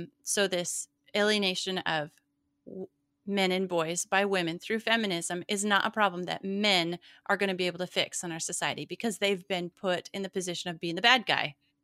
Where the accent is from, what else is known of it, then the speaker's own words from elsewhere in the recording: Montana, United States; Yeah, it's not like where I grew up in Montana, you know, where there's like mountains and you go hiking.